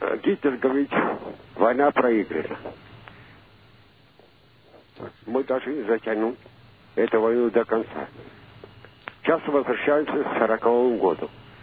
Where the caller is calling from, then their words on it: Moscow, Russia; Из Москвы.